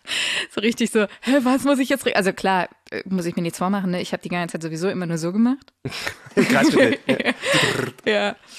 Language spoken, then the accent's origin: German; Baden-Württemberg, Germany; Ich bin in der Nähe von Herrenberg groß geworden.